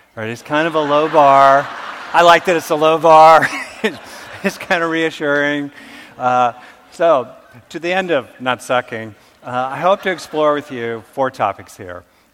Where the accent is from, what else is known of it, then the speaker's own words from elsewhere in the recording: California, United States; Not just because I'm from California.